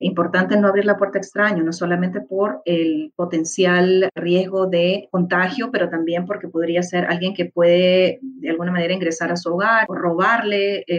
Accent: Lima, Peru; Yo me crié en Lima, en Perú.

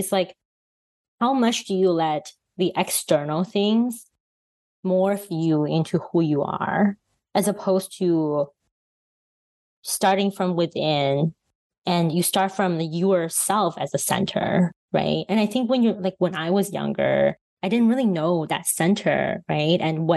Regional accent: Harbin, Heilongjiang, China; I grew up in Northeast China in a city called Harbin. It's super cold. It's got a lot of like Russian influence. And so like Russian buildings and things.

